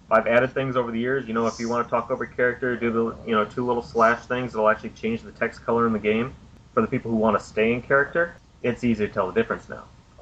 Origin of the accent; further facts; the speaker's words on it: Wisconsin, United States; I grew up in Wisconsin